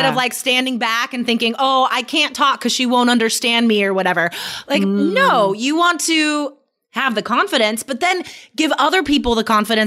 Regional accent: United States; And Michelle, right? Mm-hmm. We're super American.

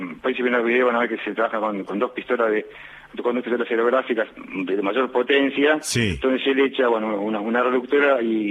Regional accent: Argentina; yo me crié y me eduqué en Argentina. Soy educado y estudiado acá en Argentina.

